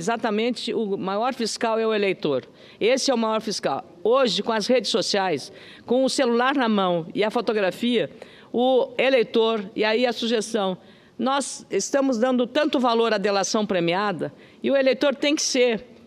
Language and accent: Portuguese; Rio Grande do Sul, Brazil; lá no meu estado do Rio Grande do Sul.